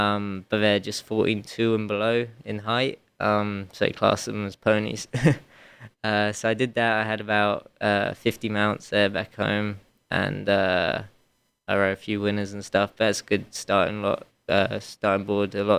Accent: Newmarket, East of England, United Kingdom; I'm from Newmarket in England, which is kind of like the Lexington of England.

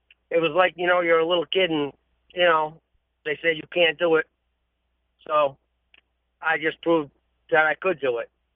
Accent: Rhode Island, United States; Well, it's funny. My father owned a couple horses, and I had a couple ponies, and I used

